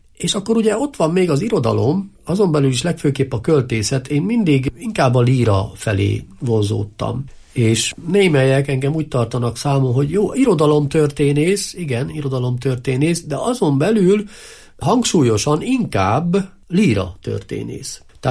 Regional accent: Szabolcs-Szatmár-Bereg, Hungary; A szűkebb szülőföld, ugye a felnevelő tájhaza, az én esetemben a szatmárbedegi Síkság tágabban nézve, és azon belül ugye a szülőfalum

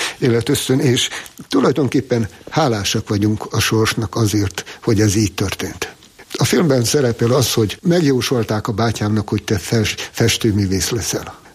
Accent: Diósgyőr, Borsod-Abaúj-Zemplén, Hungary; Diósgyőrben nőttem föl, a gyerekkorom minden élménye oda tartozik, ezért ízig-vérig diósgyőri vagyok.

